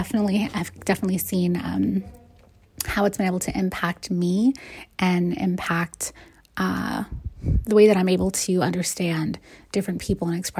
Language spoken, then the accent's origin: English; New Jersey, United States; Well, I'm just a Jersey girl. So I was born and raised in New Jersey.